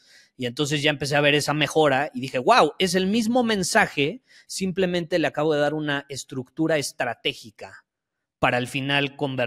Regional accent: Mexico; oigan, soy de México, aquí la situación es diferente

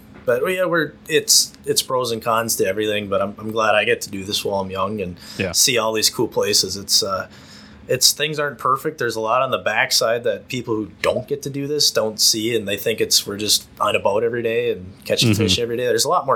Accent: Minnesota, United States; I mean, we say we're from Minnesota, but we're really just from the highway.

